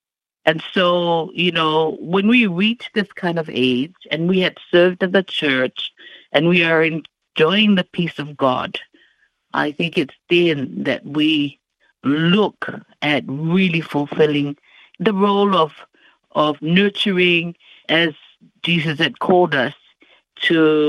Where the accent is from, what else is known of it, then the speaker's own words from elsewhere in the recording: Fiji; Growing up in the Anglican Church, I had participated in things such as being in Sunday school and being in a youth group. Growing up in Fiji, I was under the pastorship or ministry of one of the great men of our church